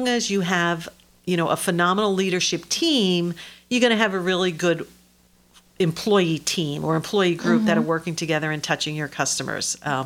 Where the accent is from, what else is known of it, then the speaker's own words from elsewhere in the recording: New York, United States; I was born and raised in New York. I graduated from SUNY Binghamton, and I love this state, love it to death.